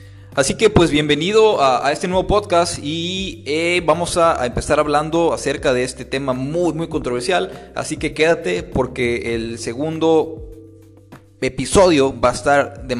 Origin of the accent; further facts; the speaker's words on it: Mexico; born there; En mi caso, pues vengo de la cultura latinoamericana, yo nací en México